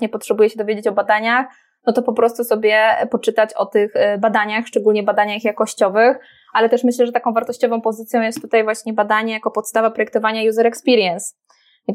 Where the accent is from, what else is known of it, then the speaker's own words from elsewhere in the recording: Wrocław, Lower Silesian Voivodeship, Poland; No ja jestem z Wrocławia